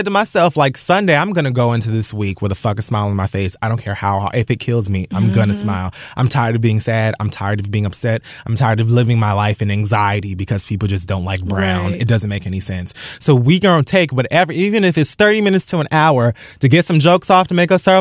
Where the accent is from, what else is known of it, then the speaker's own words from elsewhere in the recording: Dade County, Florida, United States; And I like to shake my ass because I'm from Dade fucking County.